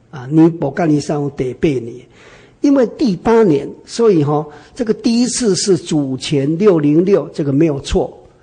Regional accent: China; 那么太监呢，我们中国人呢一想就这个太监呢就是不能生育嘛

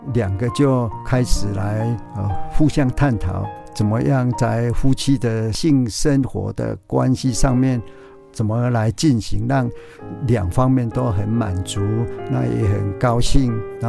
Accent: Taiwan; Chinese is a second language; now in Germany; 其实我是非常土生土长的台湾人、我上小学之前我还不会讲我们所讲的国语啊或是什么普通话

